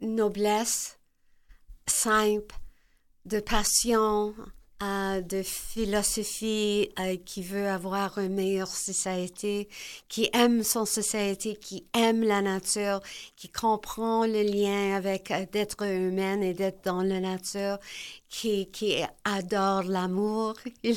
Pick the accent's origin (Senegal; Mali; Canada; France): Canada; Quebec City, Quebec; born there; je suis Québécois. Que je reste à Québec, je suis née ici, c'est sûr, mais je suis Québécois.